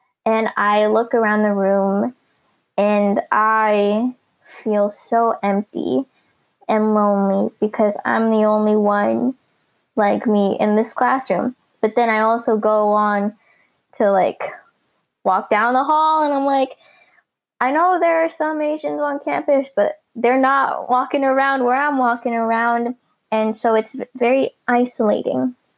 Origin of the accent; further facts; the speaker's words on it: United States; And it's just, I'm a three-dimensional person, especially being Filipino-American.